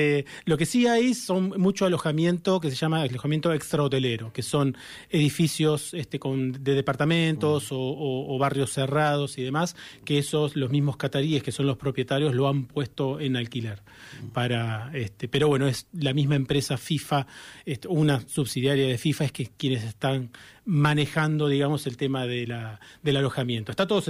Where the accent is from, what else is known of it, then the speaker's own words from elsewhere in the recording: Mar del Plata, Buenos Aires Province, Argentina; acá yo soy oriundo de Mar del Plata, acá trabajé en los mejores hoteles